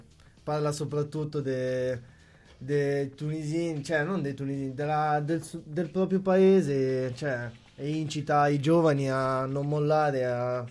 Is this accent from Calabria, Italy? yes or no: no; Ancona, Marche, Italy; born there; Sì, sì, sono nato in Ancona.